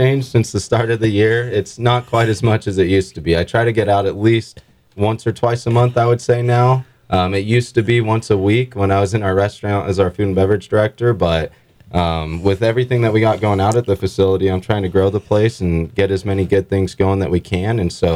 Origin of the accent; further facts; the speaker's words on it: Paso Robles, California, United States; Yes, that's correct. Yeah, I've been here my entire life. I was born in Templeton, lived in Paso my whole life, went through the school districts.